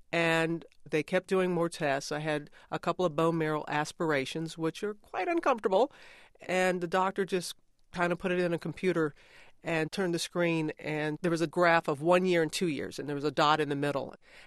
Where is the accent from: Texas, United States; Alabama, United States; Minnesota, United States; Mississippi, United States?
Mississippi, United States; Pass Christian; Less than a month later, Hurricane Katrina wiped out my hometown of Pascrochan, Mississippi.